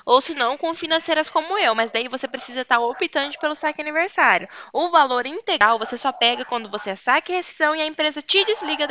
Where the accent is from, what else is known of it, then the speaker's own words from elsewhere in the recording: Cornélio Procópio, Paraná, Brazil; Não, eu sou de Cornélio Procópio, Paraná, tá?